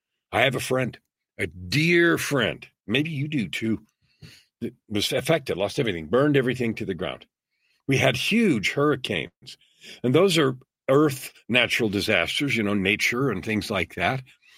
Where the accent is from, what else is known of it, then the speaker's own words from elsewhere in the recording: Canada; also born or lived in United States; I lived in the U.S. at the time. I'm Canadian here.